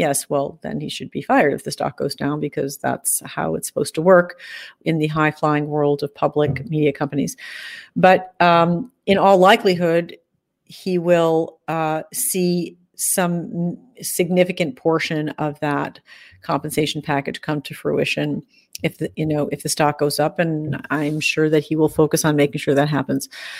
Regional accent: Cleveland, Ohio, United States; So my Wax On this week is a tribute to the state of Ohio, which is my home state. Cleveland, to be precise.

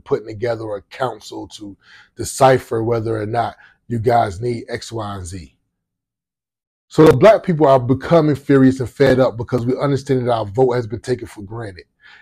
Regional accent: Virginia, United States; because I'm from the South, I'm from Virginia. And I know in the South, when I was growing up, it was church every weekend.

